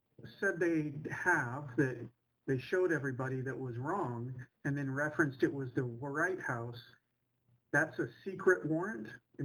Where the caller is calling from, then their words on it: California, United States; basically I'm calling from California and just kind of checking out this story.